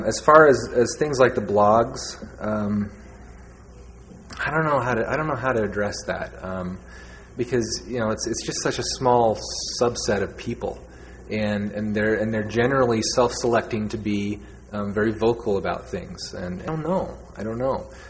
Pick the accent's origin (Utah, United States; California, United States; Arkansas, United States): Utah, United States; I grew up here in Utah, and my school was 98% white, and there was one non-Mormon, right?